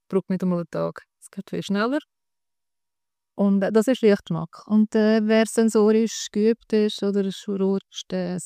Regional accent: Aarau, Aargau, Switzerland; Ja, danke für die Einladung. Ich bin aus Aarau

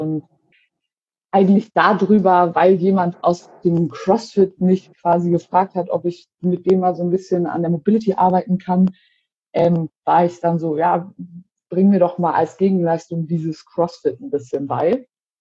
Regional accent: Hamburg, Germany; Ich bin jetzt 27, komme aus Hamburg.

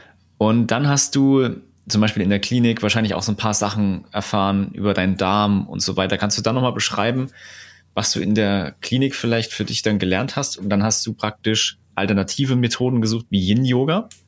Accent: Thuringia, Germany; Wir kommen ja aus Thüringen.

